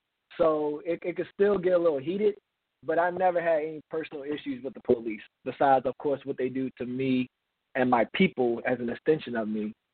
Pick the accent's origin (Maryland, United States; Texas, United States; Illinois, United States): Maryland, United States; Baltimore; I'm from Baltimore, Maryland, and as bad as Baltimore is